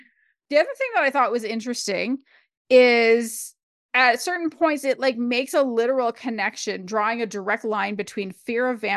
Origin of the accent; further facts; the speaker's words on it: Canada; The other thing as a Canadian that I thought was kind of funny is, her nemesis is not Starbucks.